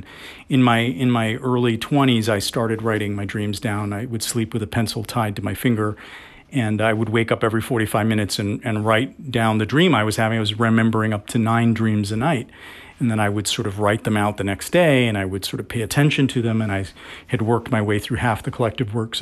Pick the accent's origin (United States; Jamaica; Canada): United States; at the end of the day, I am American.